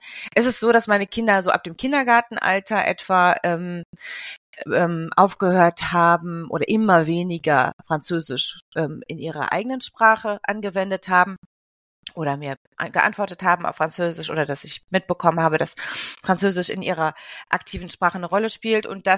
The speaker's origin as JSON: {"language": "German", "country": "Germany", "tie": "born or raised there", "said": "Ich bin Deutsch-Französin. Das heißt, ich habe eine deutsche Mama und einen französischen Papa. Ich bin aufgewachsen in Deutschland. Also wirklich ausschließlich in Deutschland und habe meine Zweisprachigkeit vor allem durch meine Großeltern in Frankreich erworben als Kind"}